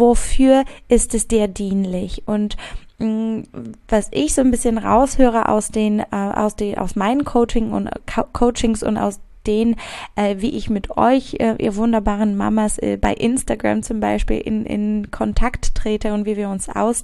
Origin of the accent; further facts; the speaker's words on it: Poland; German is a second language; moved away as an adult; now in Germany; Ich komme ursprünglich aus Polen und bin erst nach dem Abitur nach Deutschland ausgewandert und habe also meine ganze Kindheit in Polen verbracht